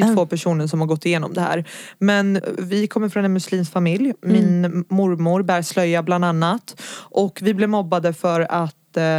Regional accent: Södertälje, Stockholm County, Sweden; also born or lived in Gävle; Men jag föddes i Gävle, flyttade från Gävle när jag var 8 till Södertälje. Och där bodde vi kanske, säg 8 år.

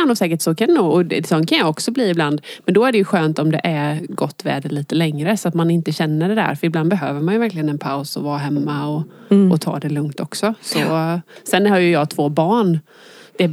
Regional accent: Jönköping, Jönköping County, Sweden; och jag är ifrån Jönköping. Mm. Jag bor där och har bott där större delen av mitt liv.

